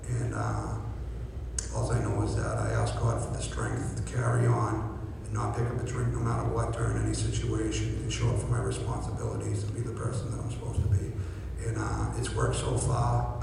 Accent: Dorchester, Massachusetts, United States; I'm a kid from Dorchester that couldn't get off a bar stool when he was 19 years old

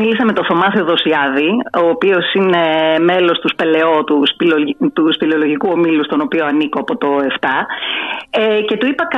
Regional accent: Neo Irakleio, Attica, Greece; also born or lived in Athens; Αλλά ήρθα από τρίτη δημοτικού. Νέο Ηρακλειώτισσα.

